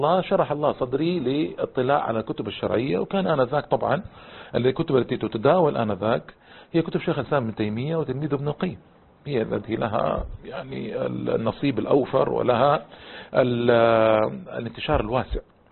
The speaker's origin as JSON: {"language": "Arabic", "town": "Jeddah", "region": "Makkah Province", "country": "Saudi Arabia", "tie": "born or raised there", "said": "المجلات التي كانت أنا ذاك منتشرة عندنا في جدة"}